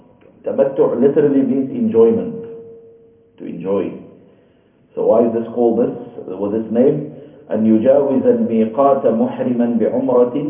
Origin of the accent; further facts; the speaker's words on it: South Africa; So in our case, when we come from South Africa and you want to go straight into Mecca, the miqat will be Ya Lam Lam